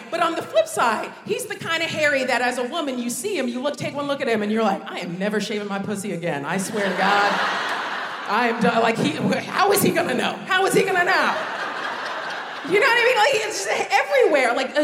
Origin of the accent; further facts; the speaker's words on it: United States; when I was growing up in America, I didn't know